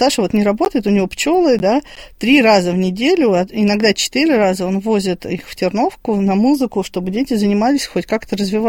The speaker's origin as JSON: {"language": "Russian", "town": "Kozelsk", "region": "Kaluga Oblast", "country": "Russia", "tie": "born there", "said": "Я родилась в Козельске."}